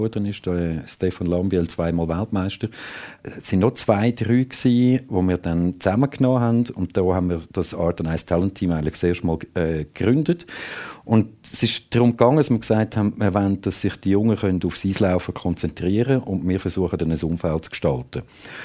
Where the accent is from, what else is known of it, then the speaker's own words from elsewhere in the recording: Zurich, Switzerland; ich komme aus dem Zürich Oberland.